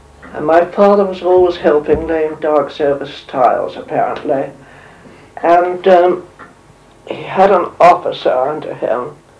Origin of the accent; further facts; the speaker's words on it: Wales, United Kingdom; also born or lived in Bath; we went to live in Wales, where she was the district nurse. And I grew up in Wales. And then mother moved to Bath